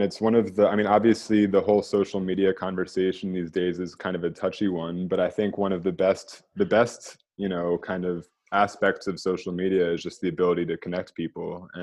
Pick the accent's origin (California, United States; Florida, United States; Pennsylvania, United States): Pennsylvania, United States; Philadelphia; now in Egypt; I'm originally from Philadelphia in the U.S. I'm currently in Egypt